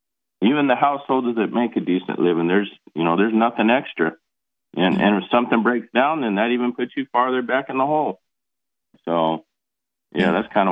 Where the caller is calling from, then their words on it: Arkansas, United States; I'm calling from Arkansas.